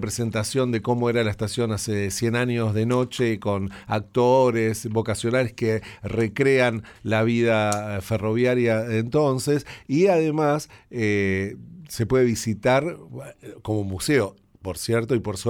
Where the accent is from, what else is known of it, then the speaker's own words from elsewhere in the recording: Chascomús, Buenos Aires Province, Argentina; Voy a ir a mi pueblo chascomunense